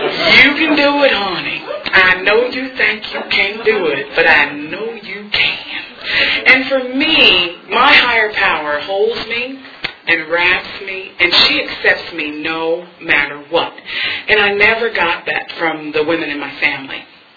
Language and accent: English; Midwest, United States; You know, I'm from the Midwest. I didn't know what an appetizer was.